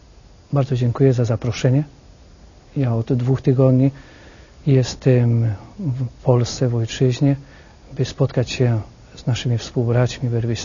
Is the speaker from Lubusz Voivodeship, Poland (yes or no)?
yes; Zbąszynek, Lubusz Voivodeship, Poland; Ja urodziłem się rzeczywiście w Zbąszyniu, ale moja parafia rodzinna to jest Bąszynek na ziemi lubuskiej. Tam właśnie mieszkałem całe moje dzieciństwo i lata młodzieńcze. I w tym okresie też tam studiowałem.